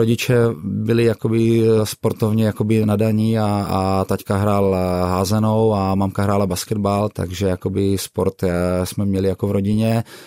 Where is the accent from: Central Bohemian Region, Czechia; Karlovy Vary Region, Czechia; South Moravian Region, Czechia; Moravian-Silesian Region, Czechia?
South Moravian Region, Czechia; Brno; já jsem vyrůstal na sídlišti v Brně